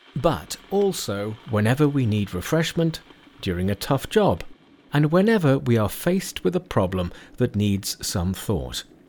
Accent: United Kingdom; As British through and through

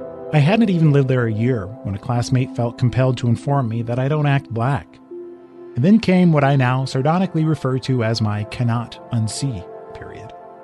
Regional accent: Westwood, California, United States; I was a mixed kid. I grew up in Westwood.

